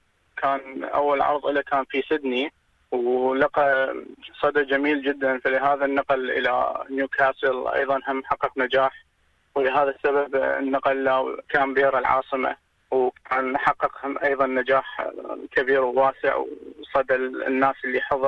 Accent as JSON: {"language": "Arabic", "country": "Iraq", "said": "من العراق احنا 3 عراقيين بالمعرض"}